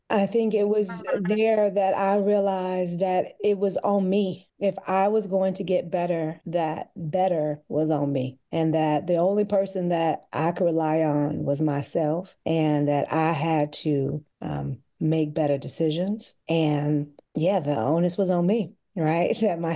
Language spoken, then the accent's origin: English; North Carolina, United States; I am from North Carolina